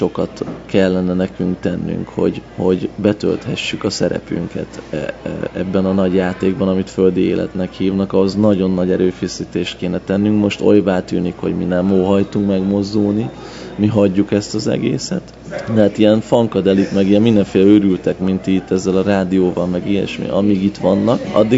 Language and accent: Hungarian; Hungary; hogy én egy magyarnak születtem erre a földbolygóra